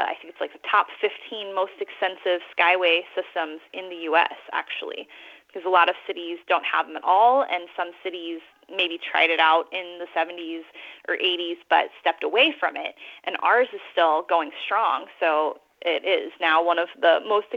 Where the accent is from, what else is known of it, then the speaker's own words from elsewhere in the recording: California, United States; I grew up in Southern California